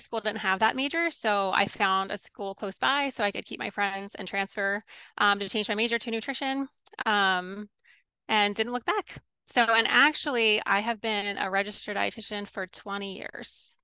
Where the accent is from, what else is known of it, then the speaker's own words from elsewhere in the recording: Arizona, United States; I'm not from Pennsylvania. I'm actually from Arizona, but married into Pennsylvania